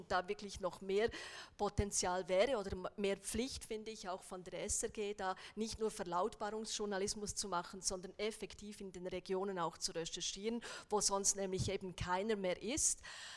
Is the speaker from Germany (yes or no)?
no; Bern, Switzerland; ich kriege da als Bernerin sehr wenig mehr